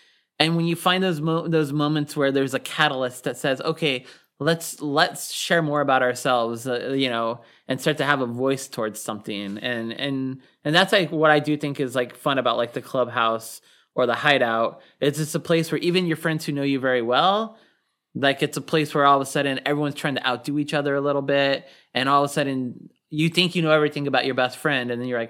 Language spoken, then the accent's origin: English; Pacific Northwest, United States; One thing, when I was a kid, like growing up in the Northwest, you would go, I was living on a military base